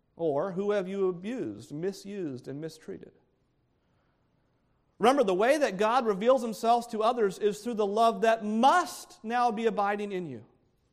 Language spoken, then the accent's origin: English; United States; because I'm American